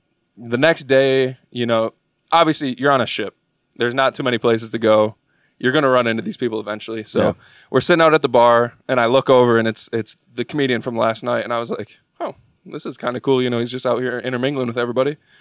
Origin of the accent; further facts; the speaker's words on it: Bay City, Michigan, United States; I was born here in Bay City, lived here till I was 18 or 19, went to school at Garber.